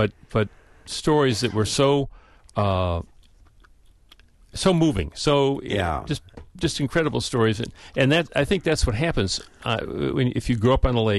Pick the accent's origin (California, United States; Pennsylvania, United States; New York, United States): New York, United States; Yes, and I grew up on Cazenovia Lake in New York State, and it's a much smaller lake than Mendota